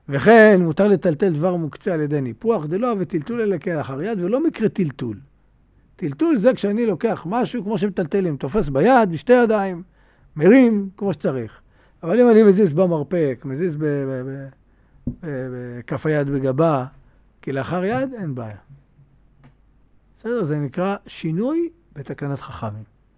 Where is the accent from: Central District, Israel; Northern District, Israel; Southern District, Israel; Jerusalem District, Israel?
Jerusalem District, Israel; Jerusalem; כי אנחנו ירושלמים. אנחנו לא בני ברקים.